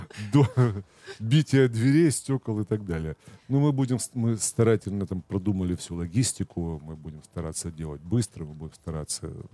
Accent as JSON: {"language": "Russian", "region": "Moscow", "country": "Russia", "said": "Несмотря на то, что мы москвичи"}